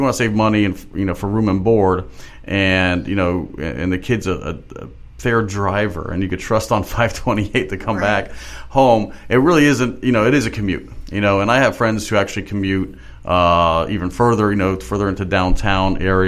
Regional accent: Miami, Florida, United States; when I was growing up in Miami, I thought that it was exclusive there.

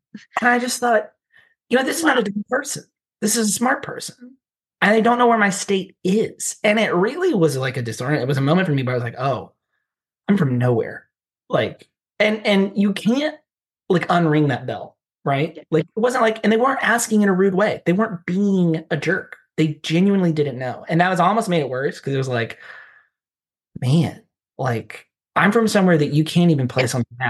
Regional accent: Arkansas, United States; also born or lived in New York; I grew up in Arkansas. I went to college, an undergrad in Arkansas, and then I went to grad school at NYU.

